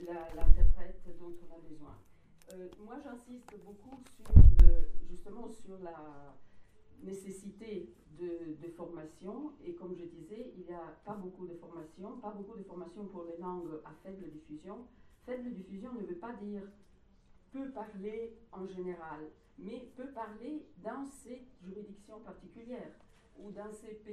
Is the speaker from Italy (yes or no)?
yes; Italy; Je suis italienne, comme vous aurez compris. En Italie, la situation est tout à fait dramatique